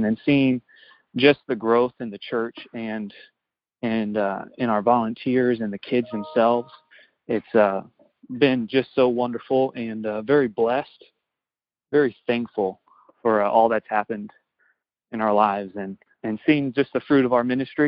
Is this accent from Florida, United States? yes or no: yes; Florida, United States; now in Bentonville, United States; So born and raised in Florida and started kids ministry when I was about 14 or 15, because that was the cool thing to do.